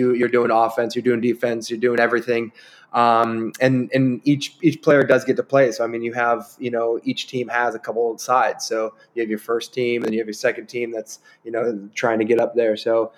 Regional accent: United States; playing rugby and being American and you know, comparable to sort of the USA sports

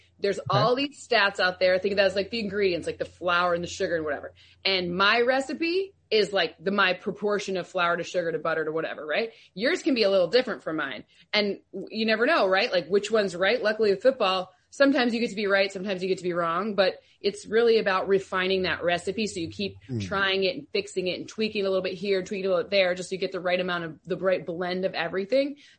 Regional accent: Luxembourg; So I grew up in Luxembourg

